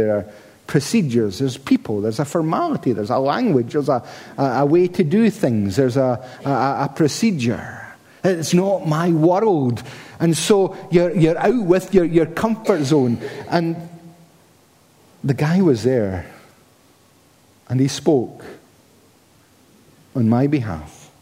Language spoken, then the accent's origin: English; Scotland, United Kingdom; So being a Scotsman, I kind of feel bad about 90% of the whole year.